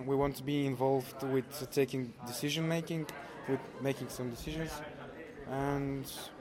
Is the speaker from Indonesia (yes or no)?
no; Bulgaria; English is a second language; Okay, I'm … from Bulgaria. So coming here is a big thing for me